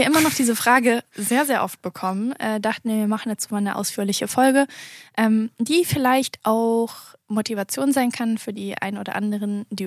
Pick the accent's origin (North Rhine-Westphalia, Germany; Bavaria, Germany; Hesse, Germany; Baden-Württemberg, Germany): North Rhine-Westphalia, Germany; Brühl; also born or lived in Bonn; ich bin in Bonn geboren, in NRW und bin dann zwischen Köln und Bonn aufgewachsen, bis ich 9 war, in Brühl. Für diejenigen, die das kennen, das ist das Phantasialand.